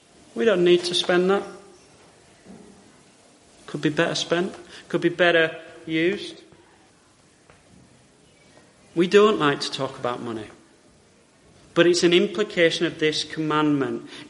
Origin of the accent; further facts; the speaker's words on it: Yorkshire and the Humber, United Kingdom; And then, as a Yorkshireman, I don't like doing this one.